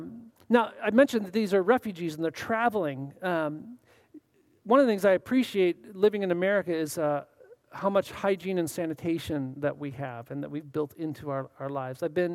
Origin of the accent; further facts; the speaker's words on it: United States; because I'm an American and I usually have some sort of guide